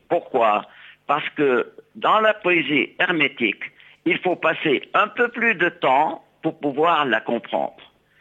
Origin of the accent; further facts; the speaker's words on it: Sfax, Sfax Governorate, Tunisia; born there; j'ai eu une base africaine et maghrébine dans le sens où je suis né à Sfax. Mais à Sfax, dans mon quartier qui s'appelait Boulainville, il y avait des juifs, des chrétiens, des musulmans qui vivaient en harmonie.